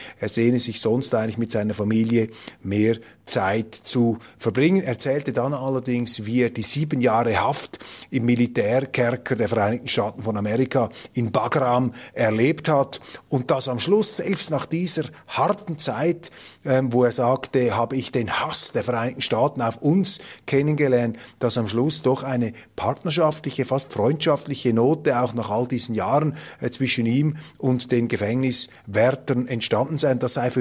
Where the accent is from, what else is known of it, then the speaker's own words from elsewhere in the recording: Switzerland; Er hat mich gefragt, ja, was ich als Schweizer Afghanistan empfehlen würde.